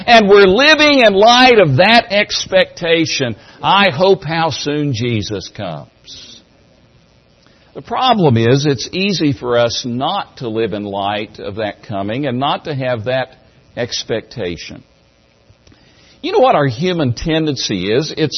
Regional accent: Tennessee, United States; But I grew up in East Tennessee. And we had somewhat of an isolation historically there.

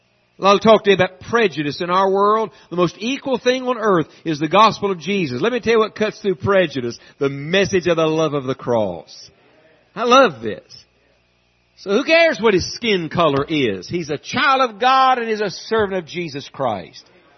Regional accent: the South, United States; I grew up in the South, and I'm in the South preaching right now

